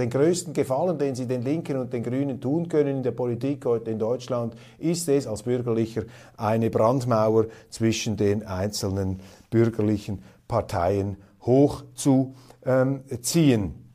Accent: Switzerland; Als Schweizer kann ich Ihnen sagen, ich habe ein entspannteres Verhältnis zur Kernenergie.

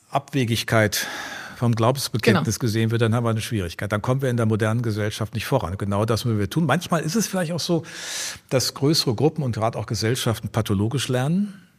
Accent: Rhineland, Germany; weil ich bin ja Rheinländer

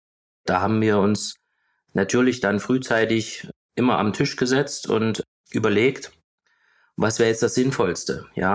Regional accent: Weißenfels, Saxony-Anhalt, Germany; ich bin in Weißenfels geboren, das ist in der Nähe von Leipzig, 30 Minuten entfernt. Hab dort in meinem Heimatort, dort bin ich zur Schule gegangen, aufs Goethe-Gymnasium, und habe danach in Halle an der Martin-Luther-Universität studiert bis 2012.

